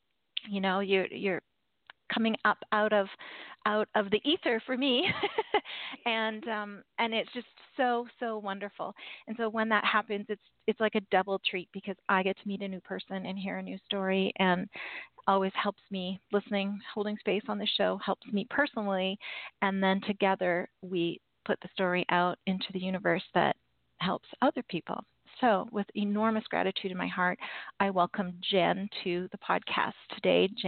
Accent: Canada; because yes, I am Canadian

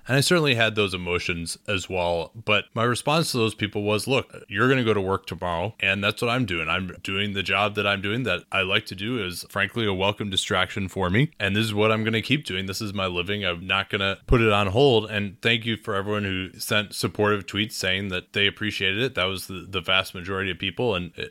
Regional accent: United States; But I'm an American. I'm not going to be moving to Canada. I think that that's ridiculous. Like, this is my country

